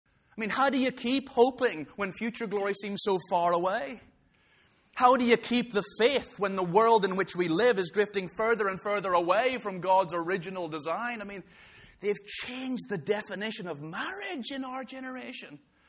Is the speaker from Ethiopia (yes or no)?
yes; Ethiopia; I was brought up in Ethiopia. You've got to love spicy food if you're brought up there.